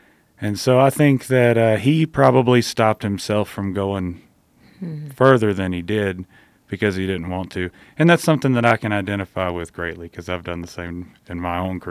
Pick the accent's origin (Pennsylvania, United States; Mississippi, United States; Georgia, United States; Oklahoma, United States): Mississippi, United States; Born and raised in South Mississippi, yep.